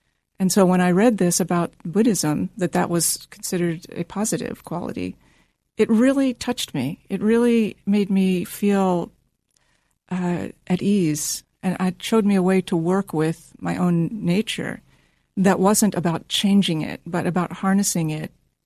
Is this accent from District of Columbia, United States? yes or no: yes; Washington, District of Columbia, United States; Washington, D.C.